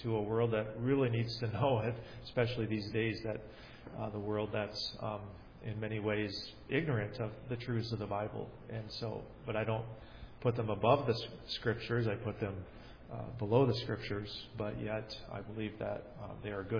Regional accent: New Jersey, United States; Growing up in New Jersey, our church kind of switched to URC when I was in high school.

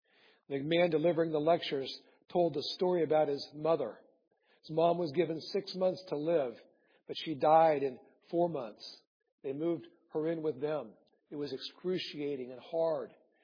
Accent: Iowa, United States; I grew up in Iowa, so I have the inside information.

